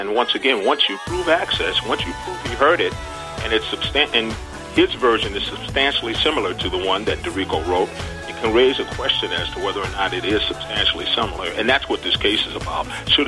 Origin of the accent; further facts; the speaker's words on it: Cleveland, Ohio, United States; settled with a group from my hometown, Cleveland, Ohio